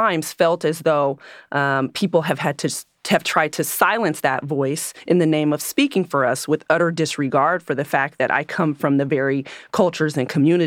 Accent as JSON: {"language": "English", "region": "California", "country": "United States", "tie": "born or raised there", "said": "I grew up"}